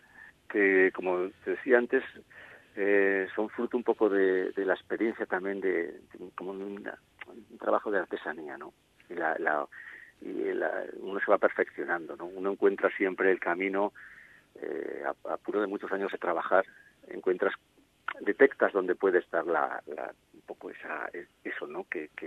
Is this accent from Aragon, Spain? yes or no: yes; Zaragoza, Aragon, Spain; yo soy de Zaragoza